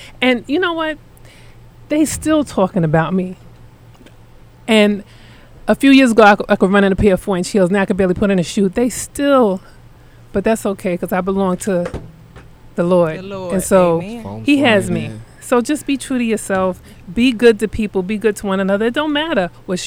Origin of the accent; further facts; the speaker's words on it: Queens, New York, United States; So I was like, come on, I'll take you uptown. And I'm from Queens.